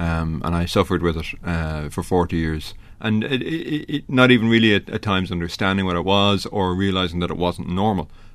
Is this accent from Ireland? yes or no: yes; Malahide, Leinster, Ireland; I grew up in Malahide when it was a fishing village, before it became a refuge for rock stars.